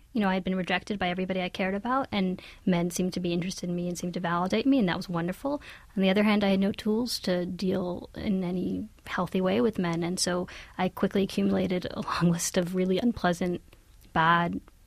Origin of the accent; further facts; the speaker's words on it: Pittsburgh, Pennsylvania, United States; I grew up in Pittsburgh. It's not a big ultra-Orthodox Jewish community